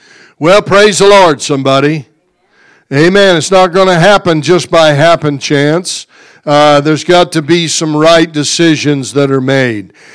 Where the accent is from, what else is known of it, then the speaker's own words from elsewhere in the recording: United States; I'm glad I'm an American today. I know we got lots of problems, but I'm glad that we are Americans today.